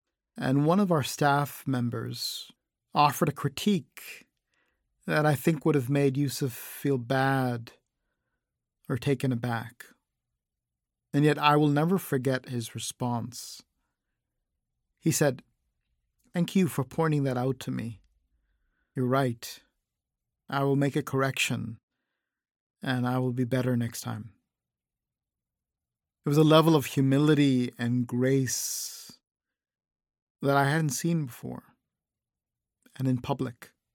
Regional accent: Massachusetts, United States; now in Connecticut, United States; I was born and bred in Massachusetts, and now live in Connecticut.

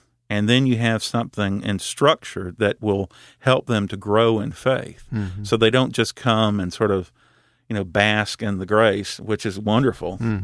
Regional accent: the South, United States; It comes for me naturally, being a Southerner.

